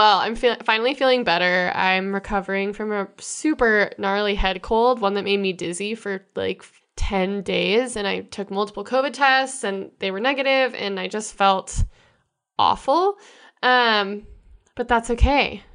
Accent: Michigan, United States; She's from Michigan. She's from my home state, Kaylee.

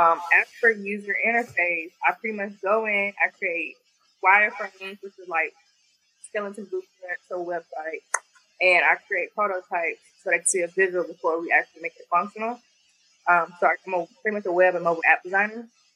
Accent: Albany, Georgia, United States; Oh, okay, so I am from Albany, Georgia. Have anybody heard of that?

